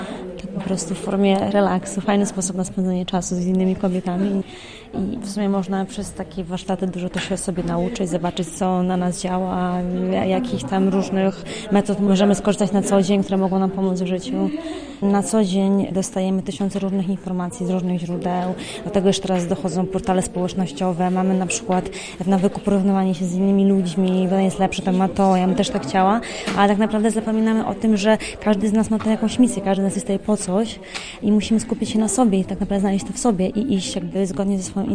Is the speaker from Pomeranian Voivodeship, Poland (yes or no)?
no; Puławy, Lublin Voivodeship, Poland; ja jestem z Puław, że w Puławach to w ogóle takie rzeczy praktycznie nie ma